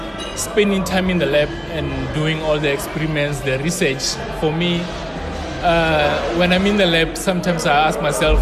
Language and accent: English; Limpopo, South Africa; born there; So I was born in Limpopo, in Sechewa.